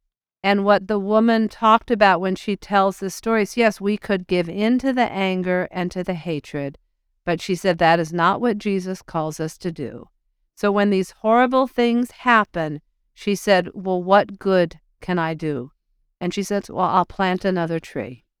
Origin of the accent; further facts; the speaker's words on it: United States; So as an American, I didn't feel dragged in.